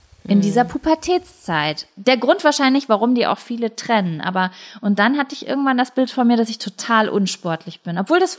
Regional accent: Lübbecke, North Rhine-Westphalia, Germany; Ich war ja in jedem Verein in und um Lübbecke, ne?

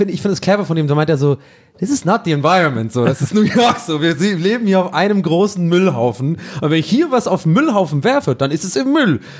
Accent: Tübingen, Baden-Württemberg, Germany; aber kennt ihr noch, bei uns in Tübingen gab es diese Komposthaufen.

